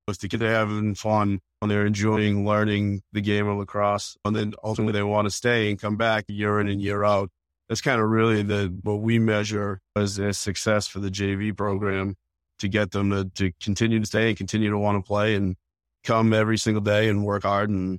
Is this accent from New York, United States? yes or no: no; Burlington, Massachusetts, United States; So I grew up in Burlington. Burlington, Mass. Played hockey growing up.